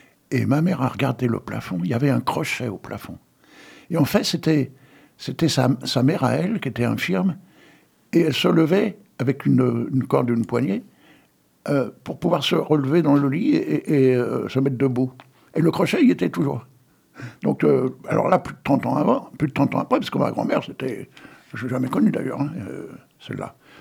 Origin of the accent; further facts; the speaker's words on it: Bruay-en-Artois, Hauts-de-France, France; born there; Moi, je suis né dans les Corons, en plus, à Bruay-en-Artois. Tu vois ? Et mon père était mineur à Bruay-en-Artois.